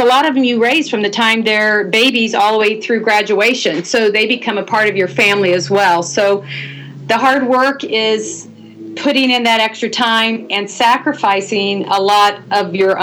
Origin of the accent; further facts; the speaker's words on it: Indiana, United States; now in Florida, United States; growing up, I'm originally from Indiana before I moved to Florida.